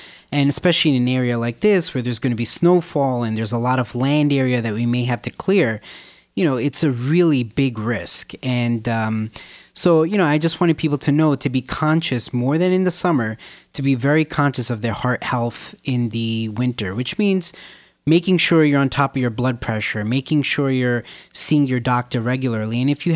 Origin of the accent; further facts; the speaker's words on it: Bronx, New York, United States; born there; I was born in the Bronx, yes.